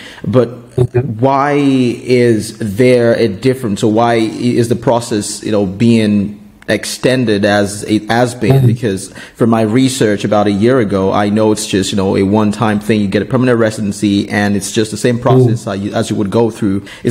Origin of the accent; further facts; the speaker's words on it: Nigeria; English is a second language; now in United States; I am a Nigerian national. I have a Nigerian passport. I'm a U.S. resident.